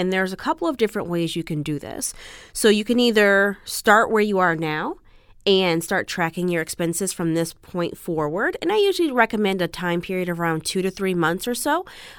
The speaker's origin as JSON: {"language": "English", "town": "Chicago", "region": "Illinois", "country": "United States", "lives_now": "Los Angeles, United States", "said": "Originally, I'm from the Midwest. I'm from Chicago, Illinois."}